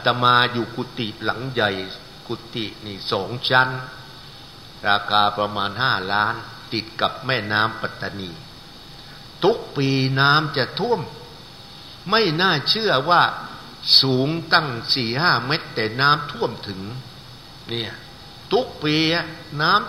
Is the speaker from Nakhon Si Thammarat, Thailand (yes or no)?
yes; Pak Phanang, Nakhon Si Thammarat, Thailand; born there; อาตมาเองนี่เกิดที่จังหวัดนครศรีธรรมราชอำเภอปากพนังตำบลแหลมตะหลุมพุก